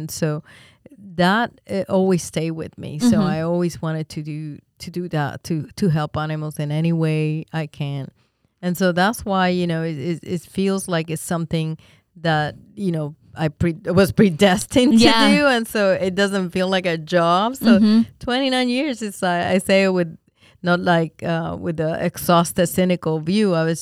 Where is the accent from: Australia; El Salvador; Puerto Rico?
Puerto Rico; also born or lived in New York, United States; now in Winter Haven, United States; I was born in New York, grew up in Puerto Rico, and in a small town.